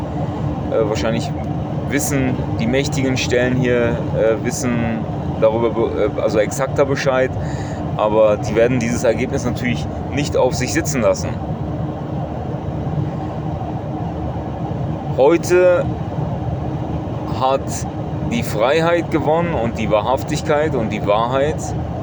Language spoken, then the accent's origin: German; Turkey; als Türke, der hinter Erdogan steht